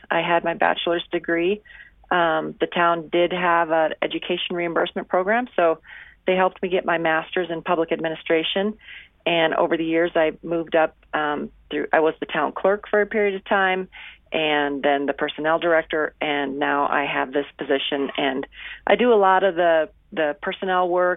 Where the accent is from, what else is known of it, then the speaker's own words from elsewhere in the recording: Minnesota, United States; now in Jackson, United States; Originally from Minnesota, but I've lived in Jackson for close to 40 years.